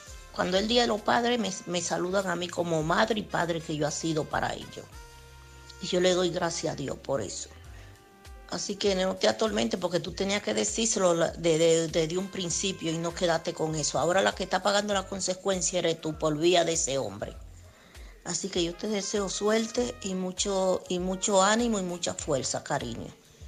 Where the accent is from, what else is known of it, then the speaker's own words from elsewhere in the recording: Santo Domingo, Dominican Republic; moved away; cuando yo voy a mi país, porque mis hijos están en mi país, en Santo Domingo.